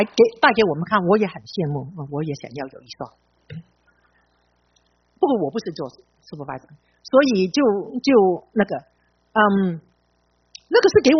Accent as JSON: {"language": "Chinese", "country": "China", "said": "我们中国人好像比较少这样子"}